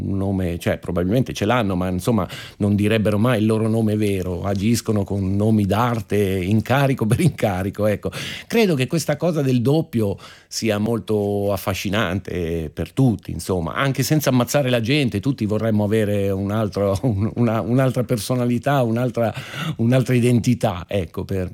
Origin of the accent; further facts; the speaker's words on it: Milan, Lombardy, Italy; mi dispiace un po' da milanese vederla ridotta a una caricatura